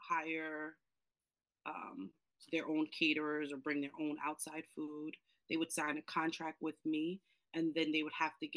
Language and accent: English; Piscataway, New Jersey, United States; I am originally from Piscataway. I graduated from Piscataway in 2003.